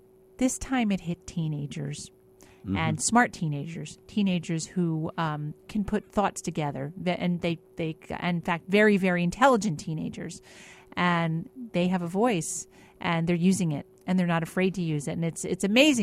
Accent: Connecticut, United States; I'm from Connecticut. Don't even talk to me.

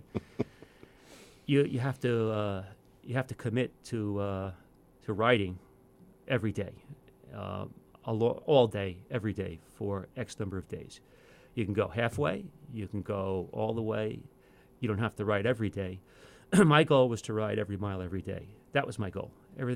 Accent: New York, United States; Now I'm a native New Yorker, and I grew up in Rockland County in the southern tier of New York.

